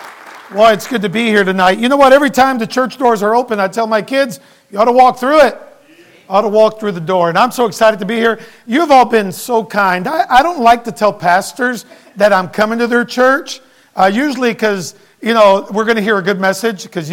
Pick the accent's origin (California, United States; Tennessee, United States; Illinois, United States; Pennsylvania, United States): Illinois, United States; Chicago; also born or lived in Puerto Rico; I was born in Puerto Rico, but I don't want to scare you. I am legal, okay? Puerto Rico's a territory of the United States, and my parents moved here when I was about 4 years old. They moved to Chicago